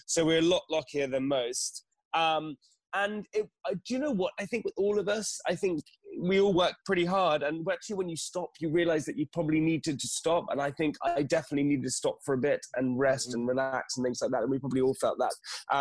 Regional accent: United Kingdom; And being British, you just continue on.

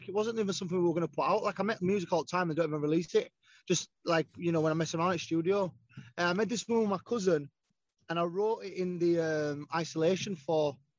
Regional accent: Leeds, Yorkshire and the Humber, United Kingdom; and I'm from Leeds

